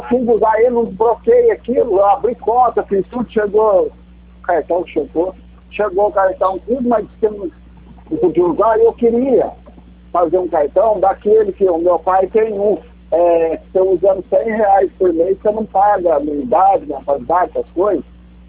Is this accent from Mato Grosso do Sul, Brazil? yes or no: no; Poços de Caldas, Minas Gerais, Brazil; Isso, é municipal, sou de Poços de Caldas.